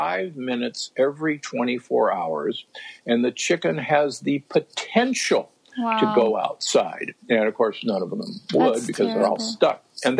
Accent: Omaha, Nebraska, United States; And that makes me cry because I grew up in Omaha, Nebraska.

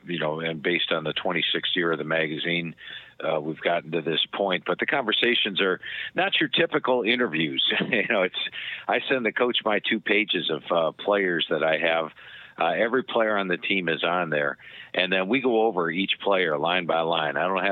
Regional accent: Cleveland, Ohio, United States; because it's growing up in Cleveland, Ohio. The Browns were big back then

